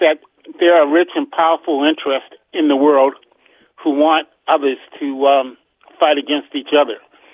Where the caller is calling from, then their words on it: Upper Marlboro, Maryland, United States; from Upper Marlboro, Maryland.